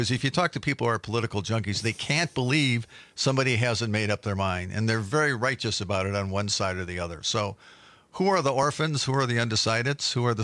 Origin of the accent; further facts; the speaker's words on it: Chicago, Illinois, United States; I sort of half cheer for the Bears because I grew up in Chicago.